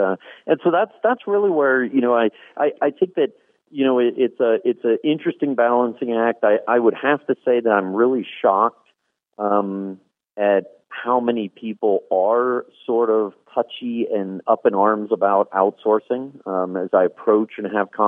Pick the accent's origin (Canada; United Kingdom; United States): United States; Pennsylvania; I grew up in a very different part of the country. I grew up in Pennsylvania